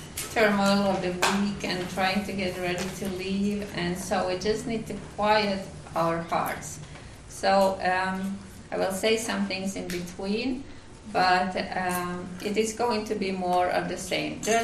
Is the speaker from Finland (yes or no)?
yes; Finland; English is a second language; and I come from Europe, for those who don't know, I'm from Finland, that's why I have an accent